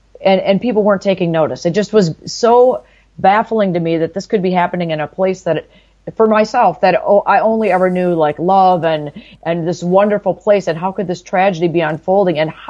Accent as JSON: {"language": "English", "town": "Buffalo", "region": "New York", "country": "United States", "said": "I'm a mom from Buffalo, New York."}